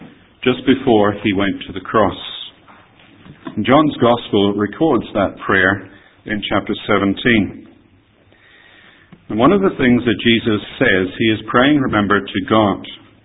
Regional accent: Tasmania, Australia; I grew up in Tasmania, in Australia

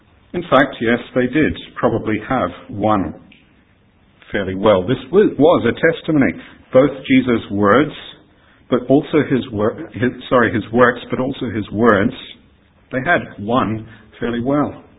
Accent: Australia; accent: Australian; I get asked occasionally where my accent comes from. And if I say Australia, then you'll say, oh, that doesn't quite sound like that. And then I say, well, I've been here and I've been there, and it's all mixed in together.

